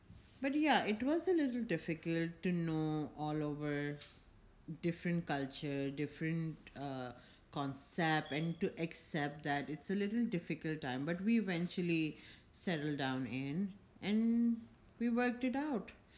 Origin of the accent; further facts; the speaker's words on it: Mumbai, Maharashtra, India; We grew up back in India, Mumbai. And it was fun.